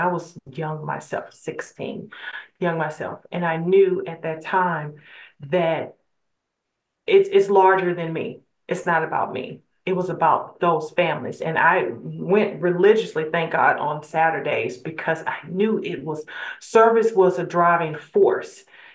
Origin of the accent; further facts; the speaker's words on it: Louisiana, United States; I was raised in Louisiana, and like Miss Angelica, a lot of my family, English was not their first language. It was French. It was Creole French.